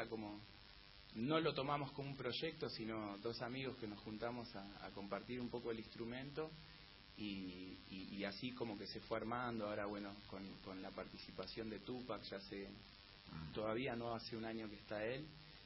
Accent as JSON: {"language": "Spanish", "region": "Buenos Aires", "country": "Argentina", "tie": "born there", "said": "yo nací en Capital, mi mamá es de San Miguel, de provincia de Buenos Aires."}